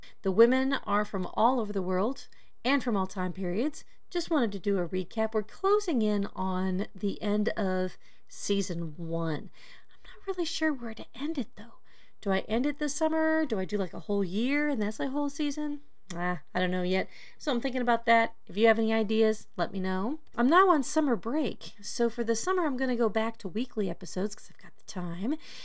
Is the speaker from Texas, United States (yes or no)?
yes; Texas, United States; I grew up in Texas, and when I was a kid, there were only about 5 TV channels.